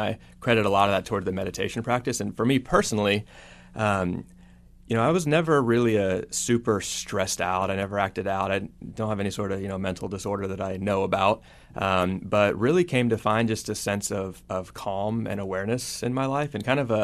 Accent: Texas, United States; Now, I grew up in Texas.

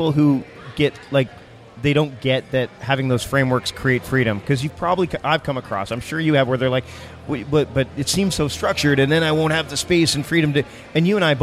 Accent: Canada; Like, I don't have a Spanish accent. Uh-huh. As Canadian as they come.

